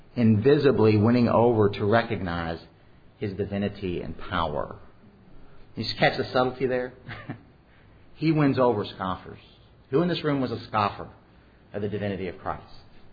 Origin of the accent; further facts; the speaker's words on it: Kentucky, United States; You know, we're from Kentucky.